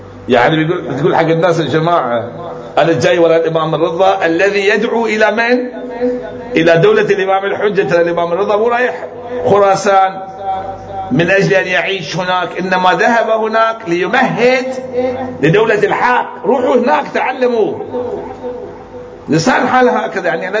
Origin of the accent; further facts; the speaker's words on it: Najaf, Najaf Governorate, Iraq; وأيضا عندنا في النجف الأشرف